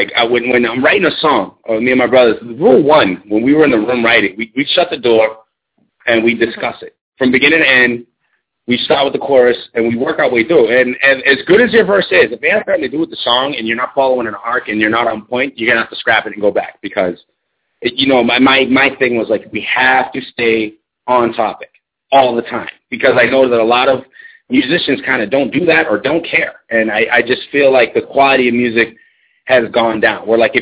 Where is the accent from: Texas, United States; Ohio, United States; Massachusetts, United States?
Massachusetts, United States; Boston; also born or lived in Cambridge / Malden / Everett / Lowell; Oh, Boston, Mass. Like, grew up in Cambridge for a little bit, but basically just a townie brat, you know, Malden, Everett, bounced around Lowell, because my mom was a cop.